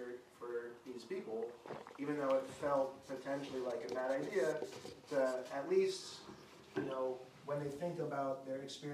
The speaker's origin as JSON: {"language": "English", "country": "United States", "said": "I'm actually Jewish from America"}